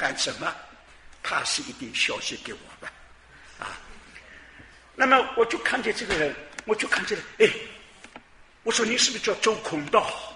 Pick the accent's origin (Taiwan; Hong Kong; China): Taiwan; moved away as an adult; now in United States; 特别是我们从台湾来的那个留学考试，那个真是快乐啊！